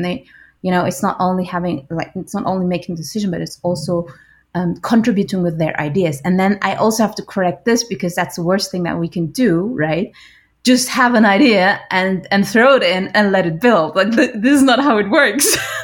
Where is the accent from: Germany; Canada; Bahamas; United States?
Germany; Berlin; now in Switzerland; I'm in Switzerland. I'm originally from Berlin, so I am a bit of the people, you know, who talk no bullshit, like from the DNA